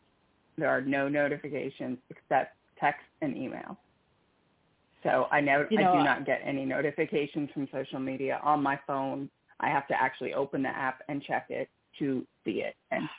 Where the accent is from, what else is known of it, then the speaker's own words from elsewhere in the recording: California, United States; As far as the school, I did not go to private schools, but I am from California.